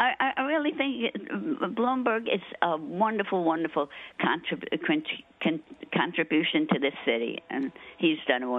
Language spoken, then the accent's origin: English; New York City, New York, United States; born there; I'm 78 years old, and I was born in New York City.